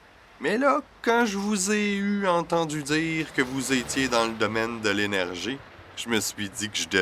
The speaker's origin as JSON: {"language": "French", "region": "Quebec", "country": "Canada", "said": "Moi, je viens de la Gaspésie."}